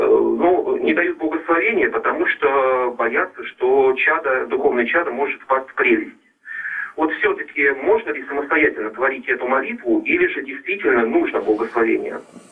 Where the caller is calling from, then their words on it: Moscow Oblast, Russia; я из Московской области.